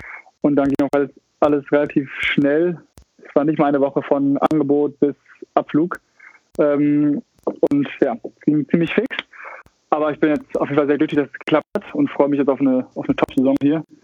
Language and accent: German; Bargteheide, Schleswig-Holstein, Germany; Der ist dann in Lübeck gestartet und dann in Backeheide, wo ich aufgewachsen bin, hat er dann 2-3 Leute eingesammelt.